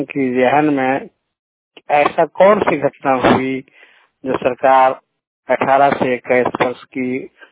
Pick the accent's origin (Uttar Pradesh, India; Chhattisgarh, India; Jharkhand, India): Jharkhand, India; Chak; हजारीबाग झारखंड से मैं चाक का रहने वाला हूँ।